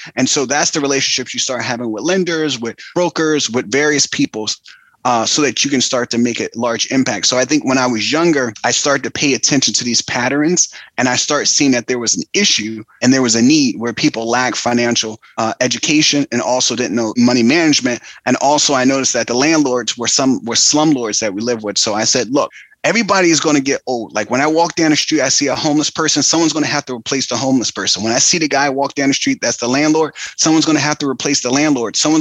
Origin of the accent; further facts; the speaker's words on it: Philadelphia, Pennsylvania, United States; But growing up in Philly, I can see the gentrification about to take place in West Philly around University City and in Temple University around that area.